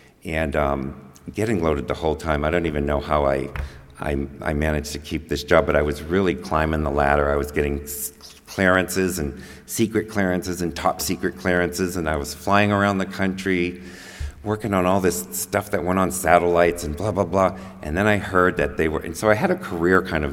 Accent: East Coast, United States; also born or lived in Seattle / Santa Barbara; And I grew up on the East Coast. I ended up graduating. I don't even know how that happened. I graduated high school and moved up to Seattle and ended up down in Santa Barbara

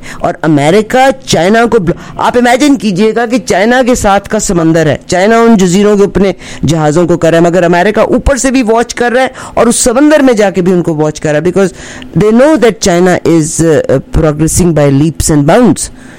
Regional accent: Pakistan; now in Canada; میں تو حالانکہ میں پاکستانی ہوں مگر میں یہ نہیں کہتی

